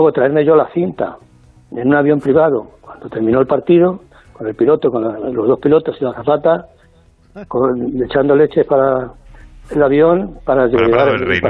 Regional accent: Andalusia, Spain; como estoy viviendo aquí en mi pueblo ahora, Los Torralbos y Sevilla, pues me pilló aquí y aquí me he quedado 3 meses.

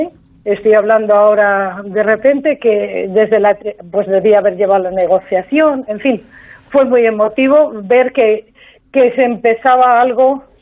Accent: Madrid, Community of Madrid, Spain; Yo soy de Madrid y, bueno, pues parece que todo el mundo tiene que hablar como tú.

